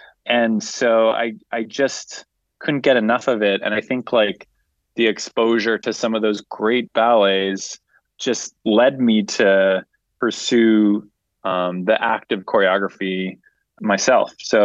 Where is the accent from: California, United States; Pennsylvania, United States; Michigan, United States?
California, United States; San Diego; now in New York City, United States; I'm from San Diego, California, so it's was a beautiful place to grow up, but quite different from New York City.